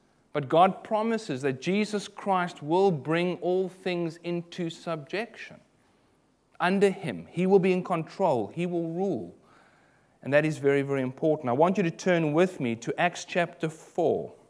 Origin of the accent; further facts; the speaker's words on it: South Africa; I come from South Africa where there are a lot of ostriches, lots of them.